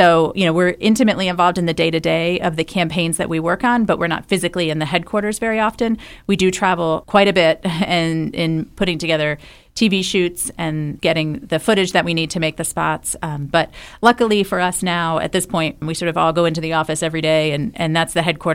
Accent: Baltimore, Maryland, United States; it's, to me, sort of growing up in Baltimore is when I think about growing up in Baltimore, it's really all about IND and those 4 years there that were so important to giving me the values and the drive and the grit

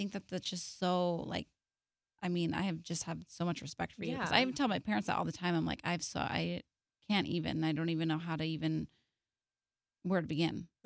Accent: Orange County, California, United States; I never moved far from home. I'm from Orange County.

